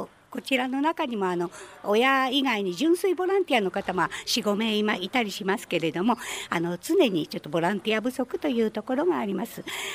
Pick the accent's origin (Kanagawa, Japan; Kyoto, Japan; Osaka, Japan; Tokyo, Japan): Kanagawa, Japan; Fujisawa; たまたまこの湘南台は私の地元ということで、